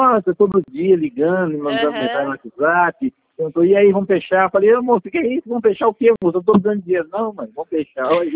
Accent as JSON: {"language": "Portuguese", "region": "Minas Gerais", "country": "Brazil", "accent": "Minas Gerais", "said": "Já vi de onde eu sou, já percebi de onde eu sou também. É Minas Gerais, né?"}